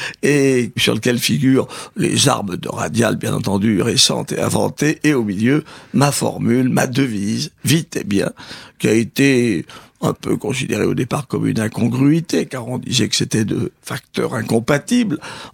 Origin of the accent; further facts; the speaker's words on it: Bourgoin-Jallieu, Auvergne-Rhône-Alpes, France; born there; puisque je suis né à Bourgoin, entre Lyon et Grenoble, dans l'Isère, donc dans le Dauphiné.